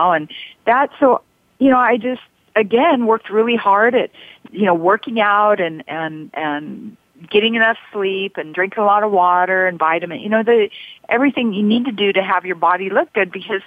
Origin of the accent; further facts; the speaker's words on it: Oregon, United States; Well, I grew up in Oregon in a small town, typical small town girl, and wanted to get the hell out of that town.